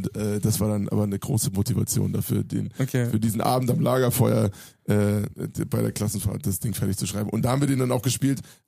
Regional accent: Hofheim, Hesse, Germany; den habe ich in meiner Heimatstadt Hofheim geschrieben.

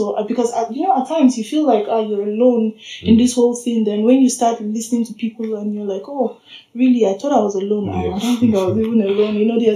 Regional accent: Nigeria; I'm a Nigerian, proud Nigerian woman, black woman from the south, southern part of Nigeria.

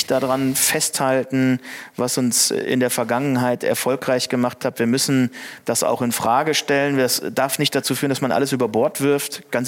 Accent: Düsseldorf, North Rhine-Westphalia, Germany; ich komme aus Düsseldorf mit kleinen Tokio.

